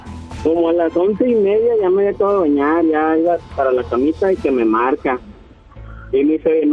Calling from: Monterrey, Nuevo León, Mexico; De Monterrey.

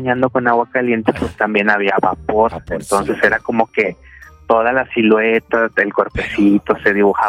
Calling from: Ciudad Madero, Tamaulipas, Mexico; Te hablo de aquí, de la ciudad de Madero, Tamaulipas.

